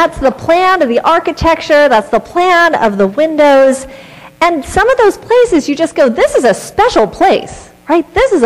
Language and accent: English; Palos Verdes, California, United States; Where I grew up in Palos Verdes, there was a Swedenborgian church